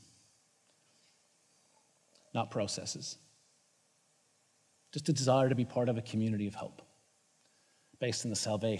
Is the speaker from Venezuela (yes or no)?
no; Canada; For growing up in Canada, playing lots of street hockey and skating lots, but never actually playing